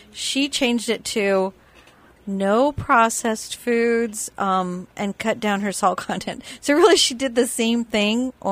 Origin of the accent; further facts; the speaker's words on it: Iowa, United States; You know, I grew up in Iowa, and oh my gosh, the chemicals I saw my dad pour on the corn